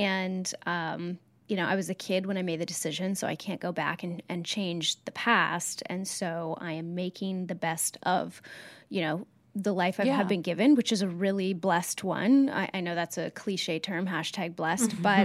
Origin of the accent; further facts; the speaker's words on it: New York, United States; But I guess I'm a New Yorker, you guys.